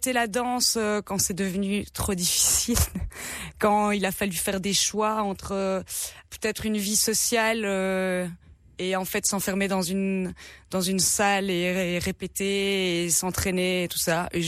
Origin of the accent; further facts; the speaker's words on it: Liège, Wallonia, Belgium; Quand j'avais 13 ans, je trouvais que j'étais pas belge, que j'étais espagnole parce que je me sentais différente, je suis liégeoise et tout, donc voilà, je me sentais pas d'ici quoi